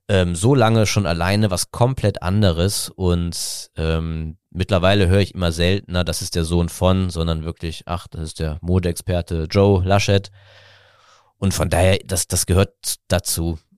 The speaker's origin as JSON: {"language": "German", "town": "Aachen", "region": "North Rhine-Westphalia", "country": "Germany", "tie": "born or raised there", "said": "da habe ich schon als kleiner Junge in meiner Heimatstadt Aachen Bilder von meinem Vater gesehen"}